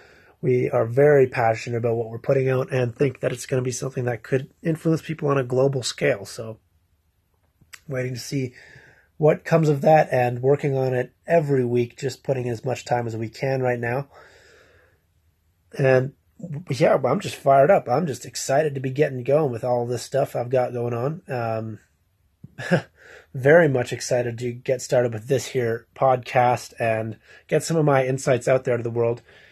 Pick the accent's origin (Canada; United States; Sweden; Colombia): Canada; I am 25 years old. I'm Canadian, based out of Edmonton, Alberta. Not the most exciting place